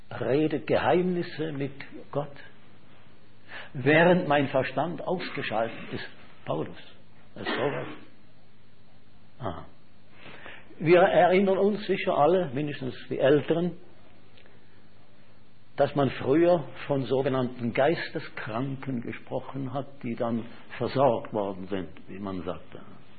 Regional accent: Schaffhausen, Switzerland; Wir in Schaffhausen, ich bin Schaffhauser dort aufgewachsen

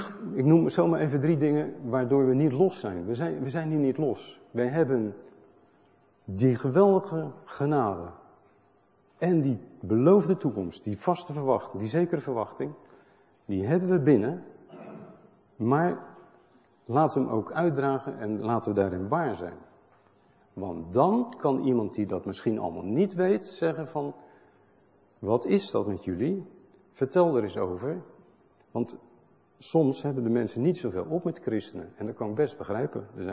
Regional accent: Netherlands; Maar ik ben Nederlander, dat is niet zo interessant.

